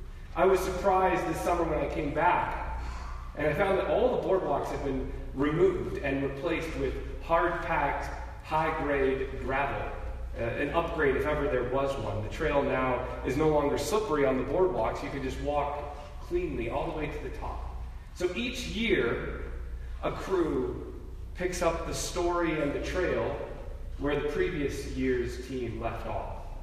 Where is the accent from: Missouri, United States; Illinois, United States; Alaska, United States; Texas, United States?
Alaska, United States; my favorite trail near my hometown in Alaska, a trail that my family and I hiked numerous times throughout my childhood